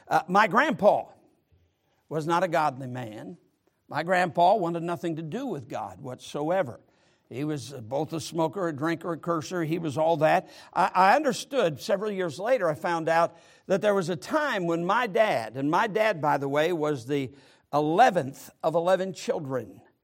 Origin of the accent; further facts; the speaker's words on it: Sturgis, Michigan, United States; the farm that was just about 7 miles outside of Sturgis, Michigan, my hometown, and my grandpa was a farmer